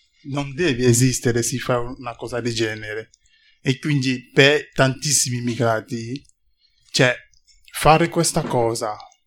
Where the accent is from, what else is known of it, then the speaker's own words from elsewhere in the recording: Cameroon; Italian is a second language; now in Italy; vengo dal Camerun, e sono in Italia da 2 anni